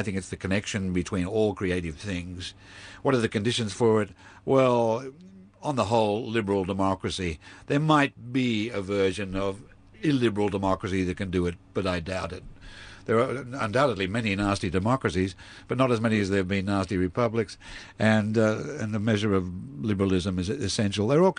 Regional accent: Australia; when I was a kid and growing up in Australia, my idea of a personal catastrophe was to be stung by bull ants.

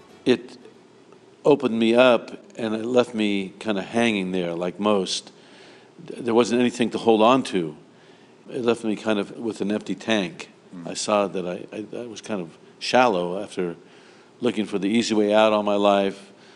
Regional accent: Oakland, California, United States; I grew up in Oakland, California, the son of a pawnbroker.

